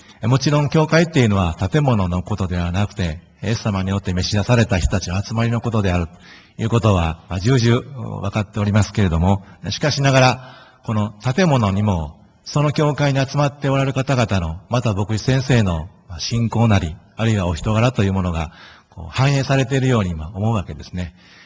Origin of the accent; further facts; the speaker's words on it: Osaka, Japan; その祖父がクリスチャンだったんですけども、その住まいの、大阪府の府営の住宅だったんですが、その地域の公民会館での持たれていた教会学校に通い始めました。通っているうちに自然にイエス様を信じ、そして高校1年生の時に受洗しました。